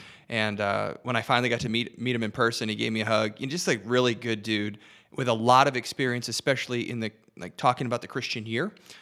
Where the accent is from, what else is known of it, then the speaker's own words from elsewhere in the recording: Detroit, Michigan, United States; This town is going crazy, and you know I'm from Detroit, so I could really care less.